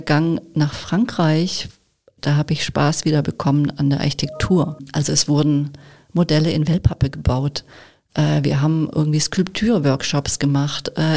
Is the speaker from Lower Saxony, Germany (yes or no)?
no; Baden-Württemberg, Germany; ich bin ja eigentlich Schwabe